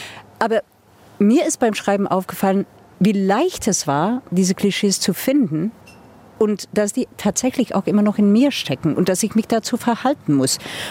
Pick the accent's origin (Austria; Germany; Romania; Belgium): Belgium; Flanders; German is a second language; Ja, ich komme aus Flandern. Also das Unterschied zwischen den Niederlanden und Flandern ist, dass wir alles weich machen, was sie hart machen.